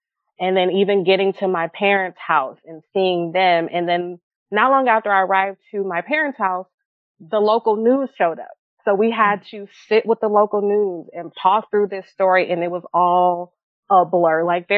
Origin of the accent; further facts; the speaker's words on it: Detroit, Michigan, United States; now in Texas, United States; I am from Detroit, like I said, and I've relocated to Texas. So my family is all in Michigan.